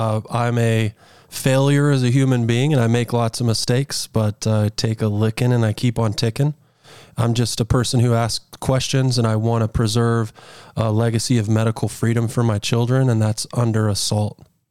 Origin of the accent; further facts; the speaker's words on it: Texas, United States; born there; Well, I mean, I was born in Texas and I traveled all over the country.